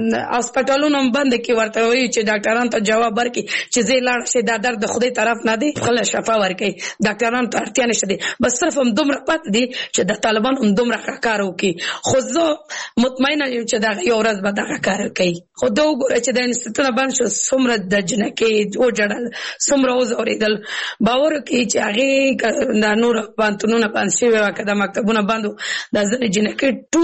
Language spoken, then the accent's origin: Pashto; Kabul, Afghanistan; زه اوس بل ولایت کې اوسېږم زه په خپل د کابل ولایت نه یم زه زما یو بل داسې پنهاني یو ولایت کې اوسېږم چېرته زه خلک ما نه پیژني